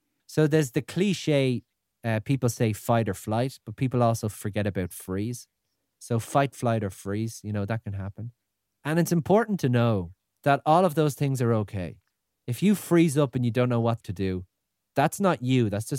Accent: Ireland; I didn't because I'm Irish and I was afraid if I go, he's mental.

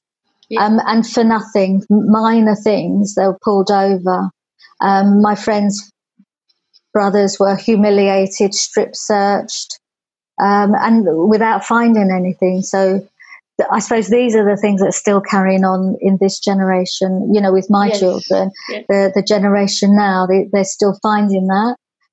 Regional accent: Tottenham, London, United Kingdom; also born or lived in Haringey; So I was born in Haringey, but we grew up in Tottenham.

